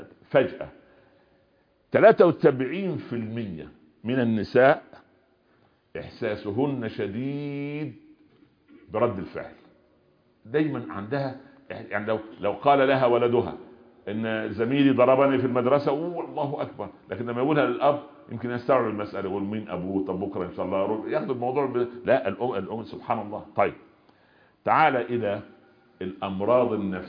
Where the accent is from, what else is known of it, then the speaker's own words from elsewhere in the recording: Upper Egypt, Egypt; عندنا في الصعيد